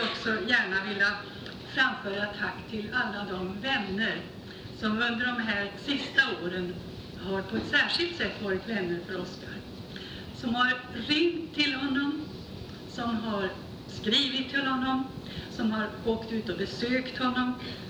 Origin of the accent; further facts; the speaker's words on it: China; now in Sweden; I Kina växte vi upp tillsammans. Och vi bodde i samma gård, i varsitt hus.